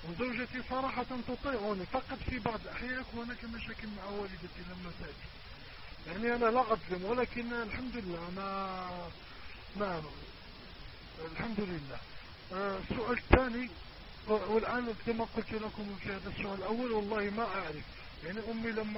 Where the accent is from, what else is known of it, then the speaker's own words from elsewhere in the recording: Morocco; أنا من المغرب الشقيق لمصر